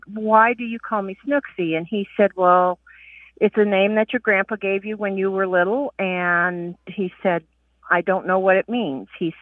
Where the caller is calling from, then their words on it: Santa Claus, Indiana, United States; I'm calling from Santa Claus, Indiana.